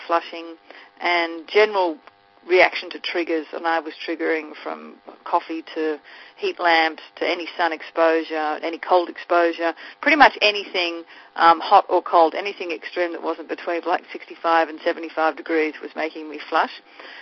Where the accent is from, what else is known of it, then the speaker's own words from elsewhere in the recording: Australia; now in Los Angeles, United States; I'm originally from Australia but have been in Los Angeles for about 10 years.